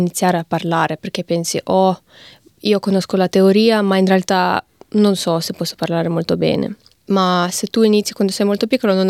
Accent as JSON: {"language": "Italian", "country": "Russia", "tie": "born or raised there", "also_born_or_lived": "Ukraine", "second_language": "Italian", "said": "praticamente sono cresciuta in Russia, quindi tutto che ho studiato lì era in russo, e praticamente la mia personalità è formata lì, però ogni estate comunque tornavo in Ucraina e sempre stavo in contatto stretto con la mia famiglia ucraina"}